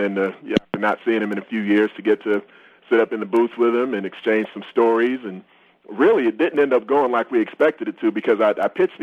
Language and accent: English; Chicago, Illinois, United States; Originally born and raised in Chicago, and went to high school south of Chicago, a town called Bolingbrook, Illinois.